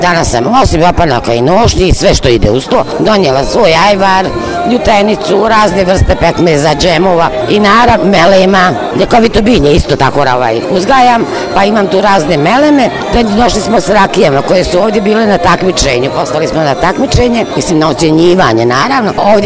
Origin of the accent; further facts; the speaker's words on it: Laktaši, Republika Srpska, Bosnia & Herzegovina; dolazim iz Laktaša.